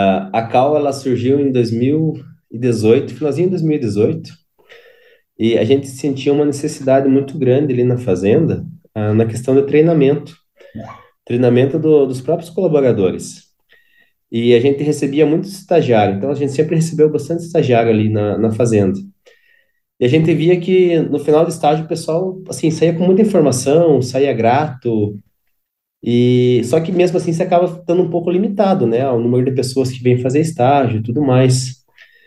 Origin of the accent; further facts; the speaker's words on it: Castro, Paraná, Brazil; Eu sou de uma cidade do interior do Paraná, aqui de Castro